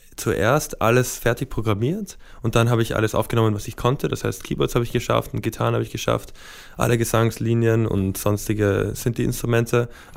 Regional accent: Vienna, Austria; Also ich bin in Wien aufgewachsen, zwar auf der amerikanischen Schule, das heißt so in einer kulturellen Seifenblase, so in der Art. Aber ja, ich sehe Wien halt trotzdem als Home. Dort sind meine Eltern und meine Schwester.

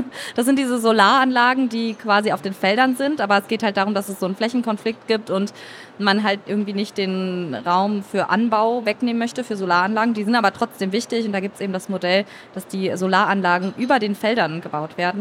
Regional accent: Berlin, Germany; ich komme ja ursprünglich aus Berlin, bin extra weggezogen und jetzt bin ich dann da wieder.

